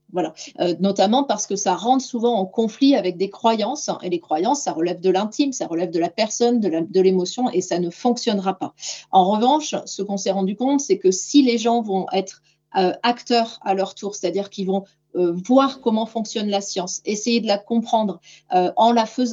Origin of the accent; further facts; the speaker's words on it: Nouvelle-Aquitaine, France; chez moi, je suis de Gironde. Chez moi, on a eu des gros soucis de forêts.